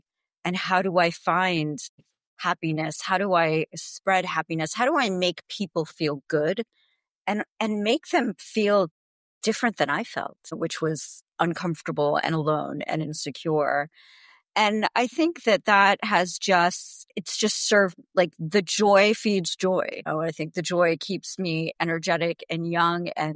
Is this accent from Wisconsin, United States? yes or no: no; New Jersey, United States; I grew up in New Jersey. You know, when I grew up, I'm 54 now, there were really no Indians in my town. I'm of Indian origin, and I always felt different and like I didn't belong.